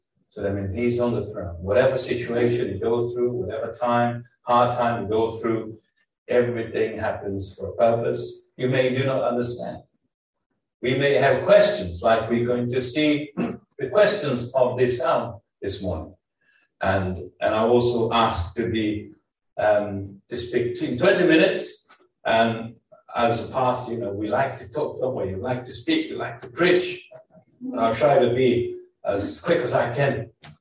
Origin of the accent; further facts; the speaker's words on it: Brazil; English is a second language; I'm originally from Brazil. You may wonder what accent that I have.